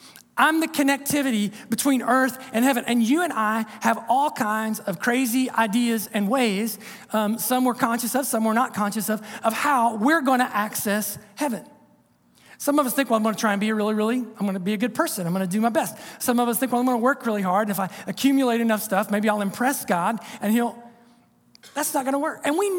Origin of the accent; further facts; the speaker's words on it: Ohio, United States; the little church that I grew up in down in Southern Ohio, Solida Missionary Baptist Church, right on Solida Creek.